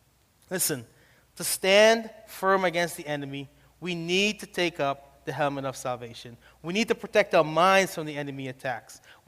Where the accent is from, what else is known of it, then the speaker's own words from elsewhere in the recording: New York City, New York, United States; I know growing up in New York, I had many opportunities to get lost.